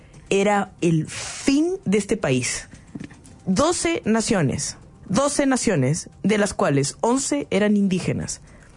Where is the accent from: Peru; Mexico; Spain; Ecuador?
Ecuador; Yo me atrevería a decir, siendo ecuatoriana, que la constitución del Ecuador es mejor